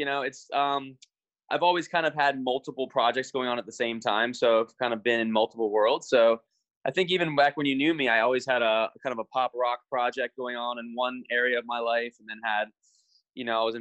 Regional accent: India; I was like very, you know, flattered by that, just being Indian.

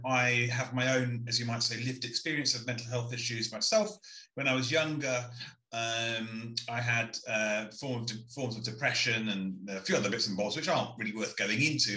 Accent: Barnet, London, United Kingdom; also born or lived in Enfield / Edmonton; I was born in Enfield, raised in Edmonton between the ages of 0 to 6, and then grew up for the rest of my life in Barnet.

